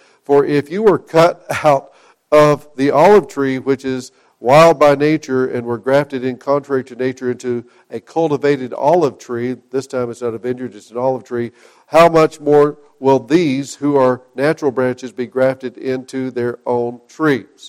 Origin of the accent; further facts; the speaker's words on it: Oklahoma, United States; I had a grapevine in my yard when I was a kid growing up in Oklahoma.